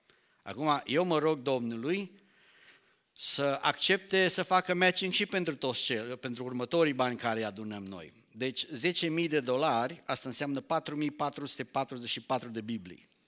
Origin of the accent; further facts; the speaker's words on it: Romania; m-am băgat și eu ca român înainte